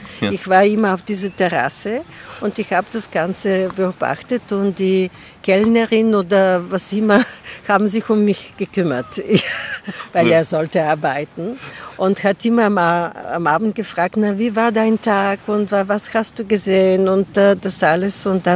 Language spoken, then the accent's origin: German; Burgas, Burgas Province, Bulgaria; born there; German is a second language; Ich bin an der Schwarzmeerküste geboren, 120 Kilometer von Albena entfernt, in Burgas. Das ist auch eine Stadt an der Schwarzmeerküste